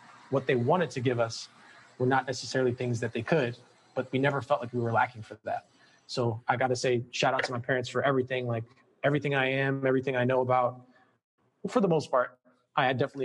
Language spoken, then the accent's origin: English; New York City, New York, United States; born there; Both my parents hail from there, and I'm a first-generation American. I was born in New York City.